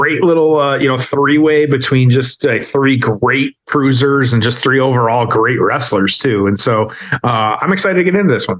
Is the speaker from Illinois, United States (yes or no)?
no; Michigan, United States; It was actually World War III in my home state of Michigan having that.